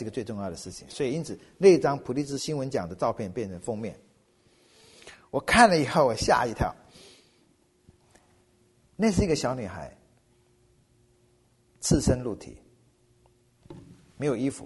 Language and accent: Chinese; Taiwan; 如果你记得不错，你不记得，我们台湾人都记得，因为中美建交就是台湾跟美国断交